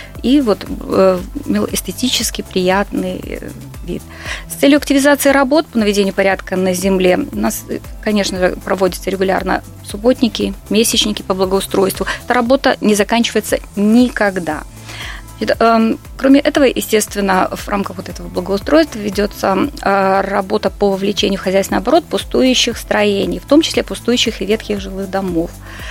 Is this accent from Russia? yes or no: no; Belarus; мы, как настоящие белорусы, естественно, тоже вопросы благоустройства, наведения порядка, они у нас уже в крови